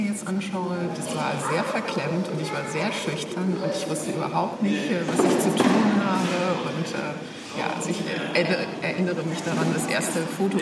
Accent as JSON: {"language": "German", "town": "Bonn", "region": "North Rhine-Westphalia", "country": "Germany", "said": "Ich verrate auch mein Alter, ich bin 62 Jahre alt. Und ich komme aus Bonn, arbeite dort noch als Office Managerin."}